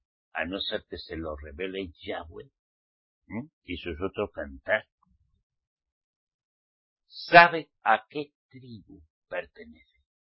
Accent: Navarre, Spain; yo soy español, pero también soy vasco navarro, soy del Valle Roncal

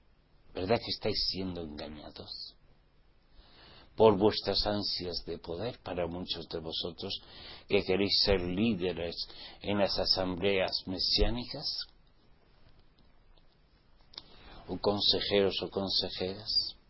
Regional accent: Spain; Hace muchos años no había celulares, o sea, teléfonos móviles. Al menos en mi país España.

